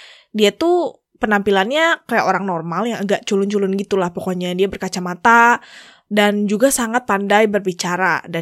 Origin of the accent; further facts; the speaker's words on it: Bandung, West Java, Indonesia; Gue nih asalnya dari Bandung, jadi gue bisa relate nih dengan hal ini